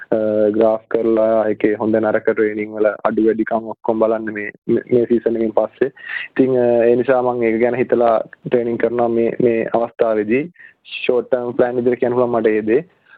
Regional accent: Pannala, North Western Province, Sri Lanka; මගේ ගම පන්නල. මම මුලින්ම පාසල් ඉස්කෝලේ ගියේ පන්නල ජාතික පාසලට.

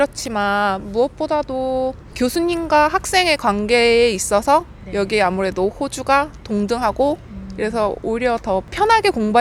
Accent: South Korea; moved away as an adult; now in Australia; 저희 농과대에서도 제가 딱 한국인으로서 딱 한 명 있어요.

